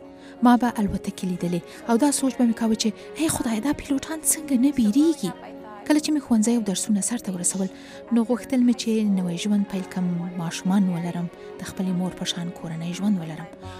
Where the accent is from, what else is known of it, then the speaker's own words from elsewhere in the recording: Afghanistan; خو د حیرانتیا خبره او د خوشحالۍ خبره دا ده چې همدا ټکی چې زه د افغانستان نه راغلې یم او مهاجره یم زما د تشویق سبب شو